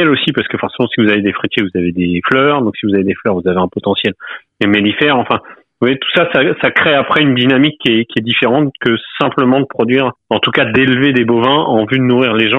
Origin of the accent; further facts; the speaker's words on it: Normandy, France; nous, on n'est pas de Charente, ma femme est parisienne, moi je suis normand, on est venu là sur le tard, on s'installe à plus de 30 ans